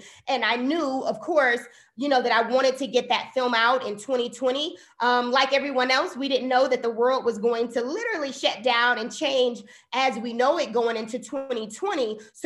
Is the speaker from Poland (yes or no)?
no; Milwaukee, Wisconsin, United States; I want to tell stories about what's happening right here in my hometown. And so I became a little bit more stationary, but we do have an office that's also opening in Chicago this spring.